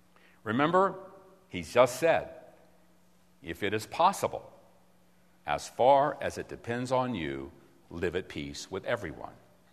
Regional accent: Virginia, United States; Now, I'm from Virginia.

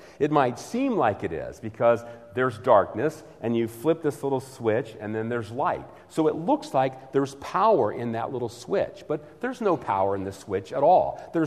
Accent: Washington, D.C. area, United States; And in my hometown, just outside Washington, D.C., we had a team that was known as the Washington Senators.

